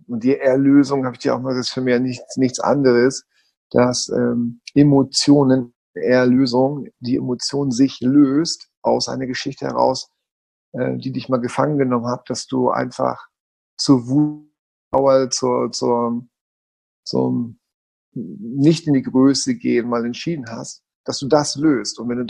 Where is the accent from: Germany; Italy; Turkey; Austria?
Germany; Hamburg; ich bin evangelisch, weil es halt so von früher war in Hamburg, ne? Ich bin ein Hamburger Junge.